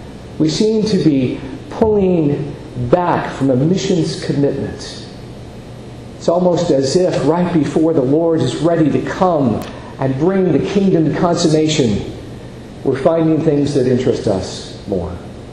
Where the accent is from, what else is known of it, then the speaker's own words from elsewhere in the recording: St. Louis, Missouri, United States; Recently, the St. Louis Cardinals, my hometown team, went all the way.